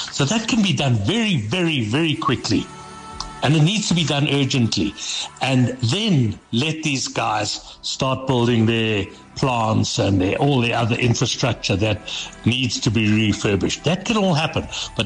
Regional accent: Mashonaland West, Zimbabwe; I grew up around Lake Chivera, and I used to go fishing

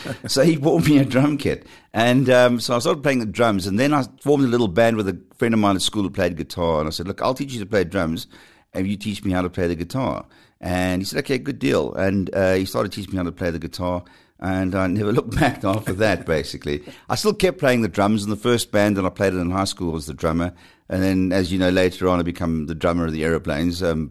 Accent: Durban, KwaZulu-Natal, South Africa; now in Johannesburg, South Africa; I'm actually from Durban originally. I came to Joburg in 1979

